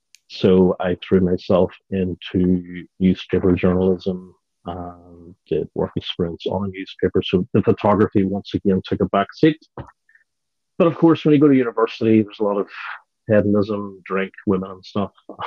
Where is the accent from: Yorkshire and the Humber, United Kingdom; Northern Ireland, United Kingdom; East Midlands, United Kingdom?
Northern Ireland, United Kingdom; Portadown; I'm from Portadown, which is about 30 miles from Belfast.